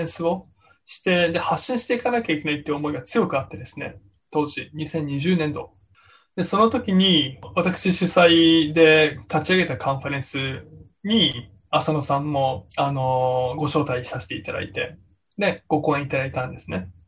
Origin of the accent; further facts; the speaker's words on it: Tokyo, Japan; 逆に僕はもう東京生まれ東京育ちであんまり地域密着はしてないので